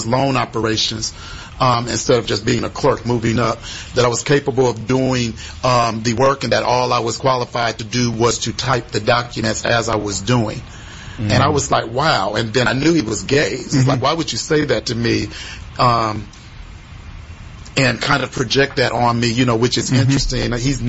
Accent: Michigan, United States; now in Texas; I grew up in Michigan, and I didn't have that type of discrimination because I wasn't even dealing with my sexuality.

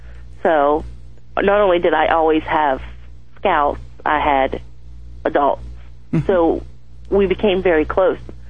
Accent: Bridgeport, Ohio, United States; I'm from Bridgeport, Ohio, which nobody's ever heard of.

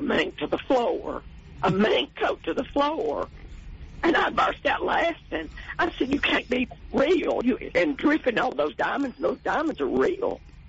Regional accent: Chattanooga, Tennessee, United States; My hometown of Chattanooga, Tennessee, I don't know why nobody brought this up.

